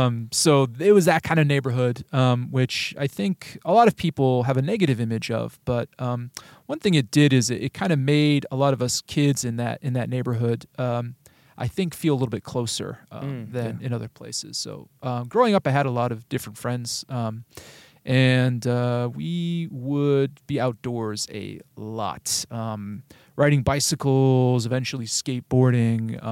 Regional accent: San Clemente, California, United States; But growing up in San Clemente is the name of the town, I always felt very detached, far away from anything that seemed interesting.

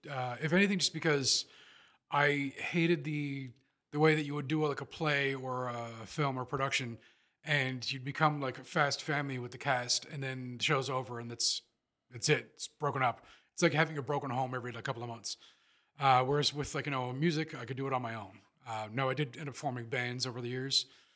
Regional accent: St. John's, Newfoundland and Labrador, Canada; I'm from St. John's, Newfoundland, Labrador, Canada, born in 1977.

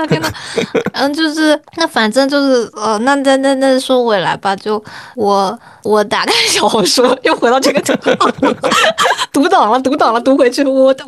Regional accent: China; first language Mandarin Chinese; 我的母语不是英语，我是说中文，我是说普通话长大的。

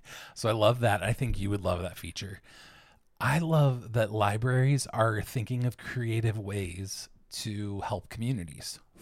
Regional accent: United States; I'm a citizen and I read things. I am an American.

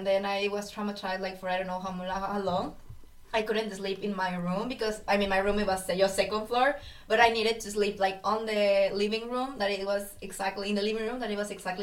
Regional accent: Mexico City, Mexico; also born or lived in Querétaro, Mexico; I'm from Mexico City. I mean, I was born there, but I used to live in Querétaro. Like, it's like 2 hours away from Mexico City.

